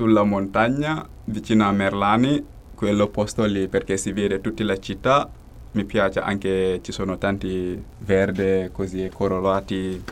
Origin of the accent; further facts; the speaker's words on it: Gambia; vengo dal Gambia, ho 18 anni. Ho fatto un viaggio lungo, cominciato in Gambia.